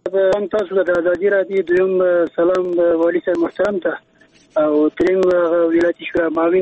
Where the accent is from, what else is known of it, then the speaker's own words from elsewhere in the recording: Bargmatal, Nuristan, Afghanistan; زه خو اصلا د برګمټال یم